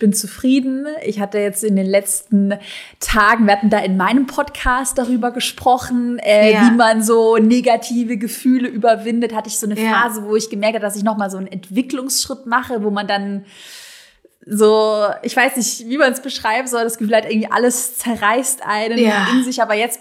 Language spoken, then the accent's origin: German; Southern Germany, Germany; moved away as an adult; now in Berlin, Germany; Und dann bin ich nach dem Abi, ich komme aus Süddeutschland, nach Berlin gezogen